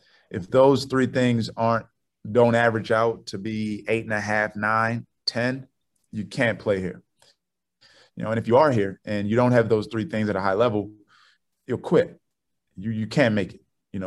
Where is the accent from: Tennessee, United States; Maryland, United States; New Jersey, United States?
Maryland, United States; Baltimore; I'm from Baltimore, so I grew up, you know, when Temple and Xavier and Dayton or GW were all in the A-10 going at it